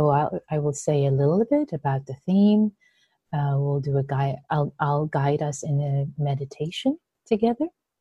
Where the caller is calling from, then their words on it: Mountain View, California, United States; I'm calling from Mountain View, where I live.